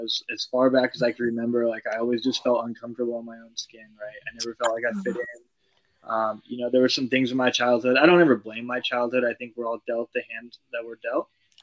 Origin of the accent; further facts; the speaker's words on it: California, United States; Well, I was raised on Central Coast, California, Rio Grande. I currently live in Santa Barbara.